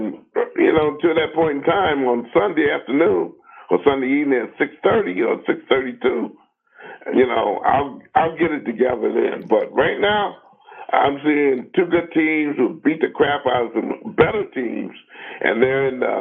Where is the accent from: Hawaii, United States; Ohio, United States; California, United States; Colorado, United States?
Ohio, United States; Cincinnati; I'm from Cincinnati because my mother's from Kentucky. Louisville's right nearby.